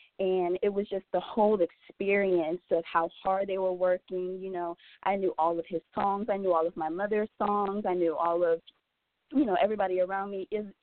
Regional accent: St. Louis, Missouri, United States; you know, I always grew up around music, and so that's what got me into the music genre while I was growing up in St. Louis.

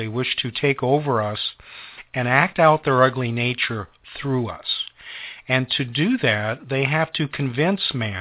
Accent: United States; to dumb us down as an American people

